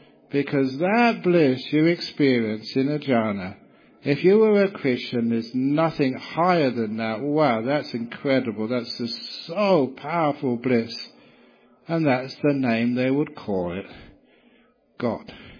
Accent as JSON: {"language": "English", "region": "England", "country": "United Kingdom", "tie": "born there", "said": "I'm English because I was born in England, whatever that means, that's in the past, many years in the past."}